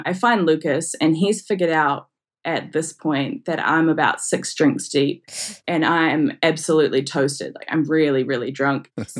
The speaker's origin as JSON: {"language": "English", "country": "New Zealand", "said": "No, I'm from New Zealand."}